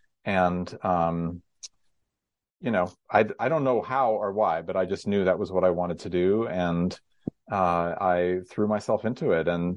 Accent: California, United States; Well, I grew up in Northern California

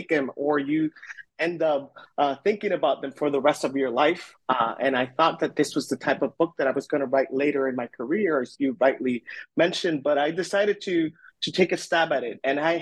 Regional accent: Aguadilla, Puerto Rico; moved away as an adult; now in United States; but I was brought to Puerto Rico 2 weeks after, and I was raised in Aguadilla, which is on the western coast of the archipelago.

